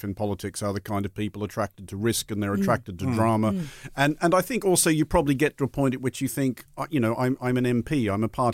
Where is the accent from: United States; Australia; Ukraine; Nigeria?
Australia; now in United Kingdom; as an Australian who's lived in Britain for a long time